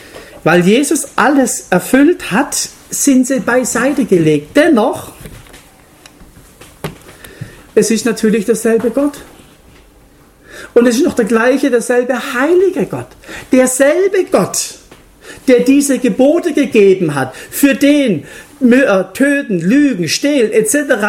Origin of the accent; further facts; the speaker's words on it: Germany; Du bist in Luxemburg und ich bin Deutscher, auch dort gewesen.